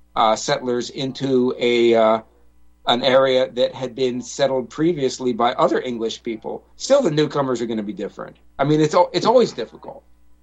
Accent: United States; So in the United States, because I'm American and a lot of the listeners are American

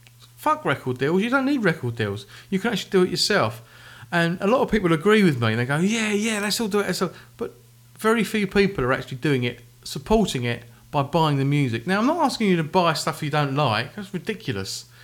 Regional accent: United Kingdom; I'm British, by the way, so I'm talking in pounds, in dollars.

